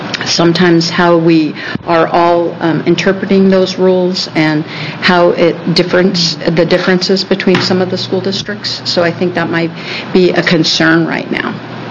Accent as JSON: {"language": "English", "town": "Beaverton", "region": "Oregon", "country": "United States", "tie": "born or raised there", "also_born_or_lived": "Portland, United States", "said": "I was born in Portland, raised in Beaverton school districts, went to Oregon College of Education"}